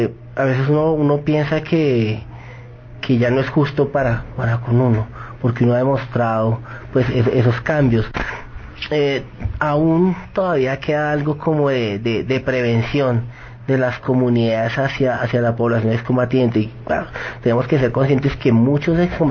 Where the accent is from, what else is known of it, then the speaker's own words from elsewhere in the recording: Colombia; de que somos colombianos